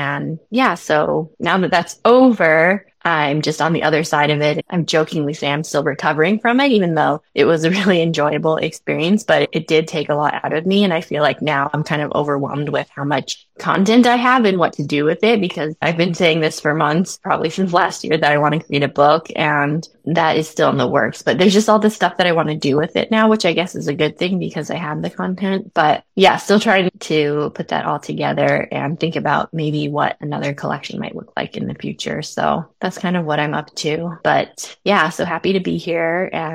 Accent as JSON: {"language": "English", "region": "California", "country": "United States", "said": "I'm from California. I'm a self-taught watercolor artist."}